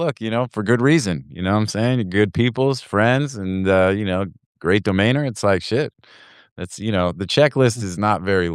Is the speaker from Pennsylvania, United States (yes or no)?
yes; Pennsylvania, United States; now in Florida, United States; When we moved from Pennsylvania to Florida, you know, it was a lot of that same sort of adjustment because, you know, where I'm from, it's a coal mining region and it's cold and it's gray